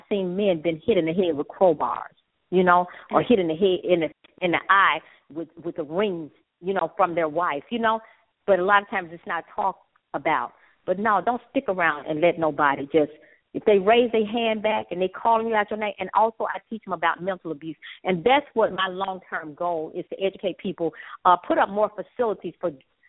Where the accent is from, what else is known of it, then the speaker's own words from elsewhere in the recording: the South, United States; It's called Unbreakable, The Down-Home Truth, because I'm from the South, you know.